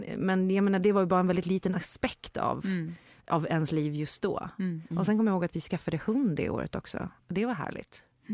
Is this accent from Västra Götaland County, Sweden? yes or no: no; Gotland, Sweden; born there; now in Stockholm, Sweden; Jag var född på Gotland och för första gången så hade jag liksom etablerat mig, köpt en lägenhet i Stockholm.